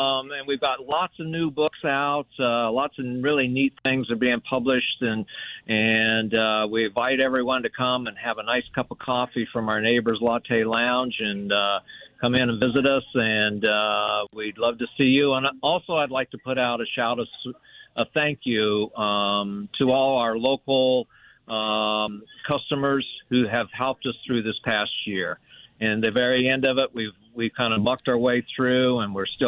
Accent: Illinois, United States; I grew up in Illinois

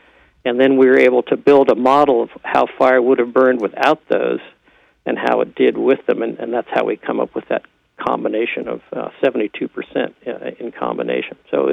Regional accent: California, United States; I grew up out in California and have done a lot of work in Northern California and Southern Oregon

